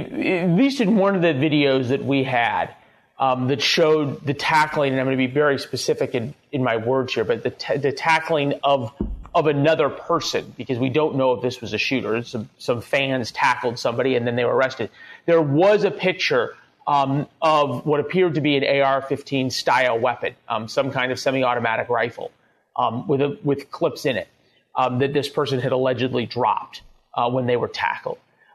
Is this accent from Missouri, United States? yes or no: yes; St. Louis, Missouri, United States; that's not very different than my hometown of St. Louis